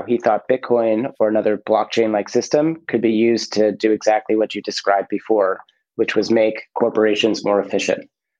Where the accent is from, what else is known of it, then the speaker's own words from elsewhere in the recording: New Jersey, United States; So I grew up on the East Coast of the US in New Jersey